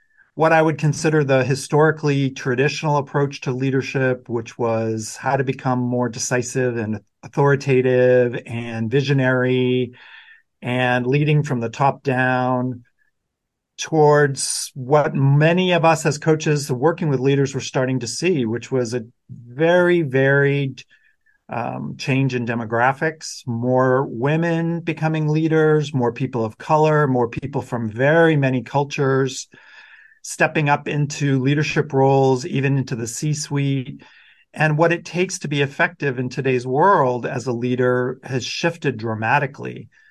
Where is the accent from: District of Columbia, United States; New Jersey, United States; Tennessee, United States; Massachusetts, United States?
Massachusetts, United States; Boston; also born or lived in Dallas / San Diego / New York City; now in Amsterdam, Netherlands; I'm originally from Boston area and then lived across the U.S. In Dallas, Texas, and in San Diego, California, and then many years in New York City. And now I have moved to Europe, living in Amsterdam in the Netherlands.